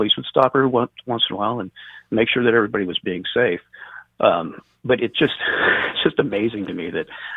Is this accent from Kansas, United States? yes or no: yes; Hoisington, Kansas, United States; I grew up in Hoisington, Kansas, but most of my family is from Jetmore, which is pretty close to Garden City, close to the Colorado border.